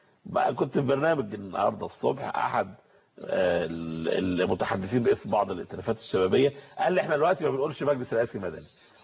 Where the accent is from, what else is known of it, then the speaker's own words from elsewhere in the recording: Egypt; فإحنا مصريين